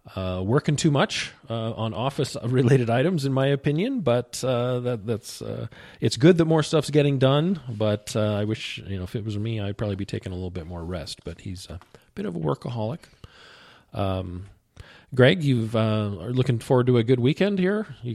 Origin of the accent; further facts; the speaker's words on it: Colorado, United States; That's no big deal. I'm from Colorado.